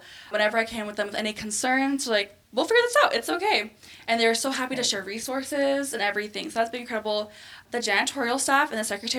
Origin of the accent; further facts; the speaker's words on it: Oregon, United States; I'm from Oregon, so can't really go for the weekends.